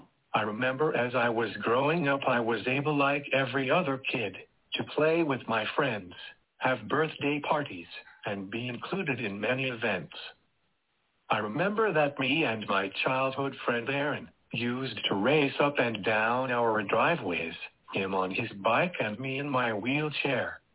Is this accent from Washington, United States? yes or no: yes; Washington, United States; born there; I was born in 1979 in Skagit County in Washington State